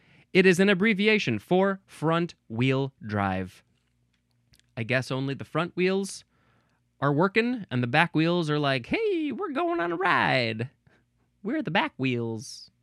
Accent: United States; accent: American; In my American accent, I would want to say Uruguay, but I feel like that's wrong.

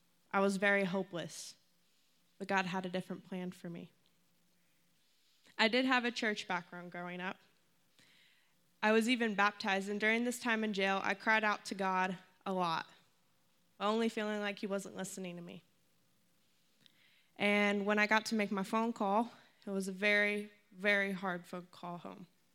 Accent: Pickerington, Ohio, United States; As you know … I'm 19 years old. I'm from Pickerington, Ohio, a nice suburb outside of Columbus.

